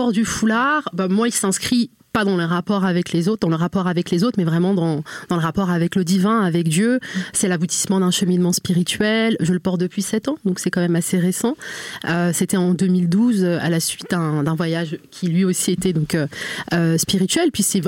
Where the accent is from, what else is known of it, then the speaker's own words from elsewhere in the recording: Normandy, France; je suis née, j'ai grandi en fait en Normandie, hein, donc il n'y avait pas une grande diversité dans ma classe